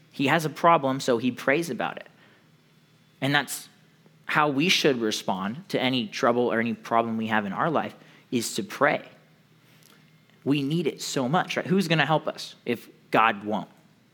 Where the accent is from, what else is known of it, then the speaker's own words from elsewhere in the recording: California, United States; Now, we're from Southern California, so that's normal.